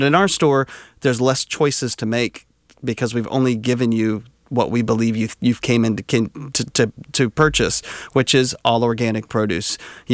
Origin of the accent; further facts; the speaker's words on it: Jacksonville, Florida, United States; also born or lived in Atlanta; native is I'm from Jacksonville before the word local was a big term